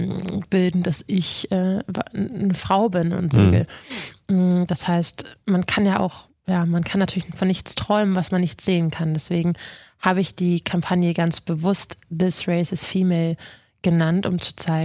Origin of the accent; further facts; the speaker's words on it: Kiel, Schleswig-Holstein, Germany; meiner Heimat Kiel